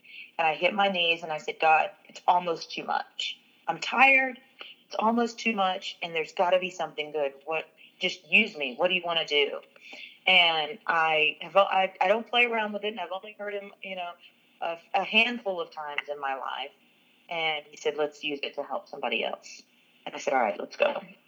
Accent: Dallas, Texas, United States; Well, I grew up in Dallas-Fort Worth Metroplex. I am Ecuadorian and Caucasian, so

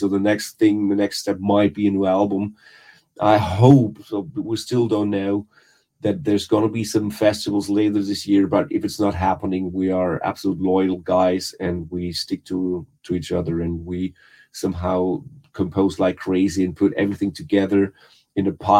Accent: Essling, Vienna, Austria; And then I was singing in the alleys of Essling in my hometown

